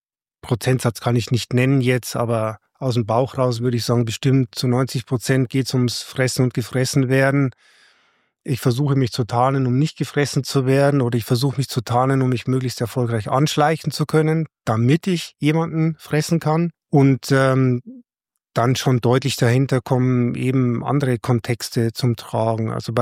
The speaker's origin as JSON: {"language": "German", "region": "Southern Germany", "country": "Germany", "said": "ich bin Süddeutscher"}